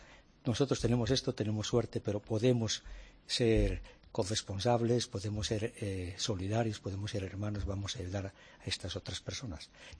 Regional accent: Asturias, Spain; now in Mozambique; Soy asturiano.

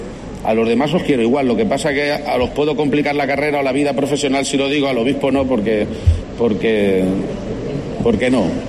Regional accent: Spain; Somos españoles.

